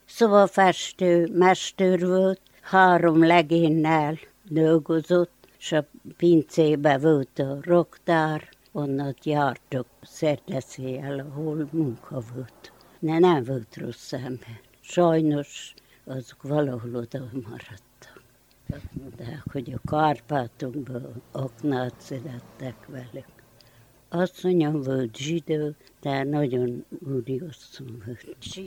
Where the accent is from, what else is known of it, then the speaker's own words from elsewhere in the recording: Homoródszentpál, Harghita, Romania; Homorodszentpáli születésű, itt születtem, itt éltem.